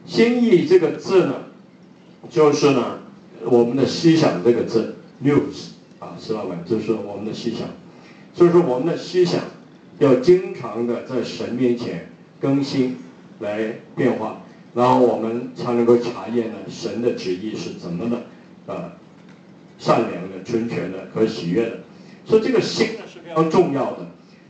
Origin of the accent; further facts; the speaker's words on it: China; 那我们中国人呢，常常讨论的就是知与行的问题。